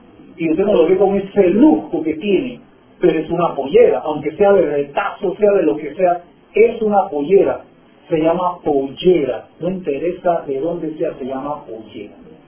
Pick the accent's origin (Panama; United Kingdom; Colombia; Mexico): Panama; Yo creo que aquí nací, no que creo, nací aquí en Panamá. Y aquí voy a morir igual. Pero se me ha dificultado un poquito a veces con el habla inglés, ¿no? O sea, yo, muchas personas piensan que yo hablo inglés.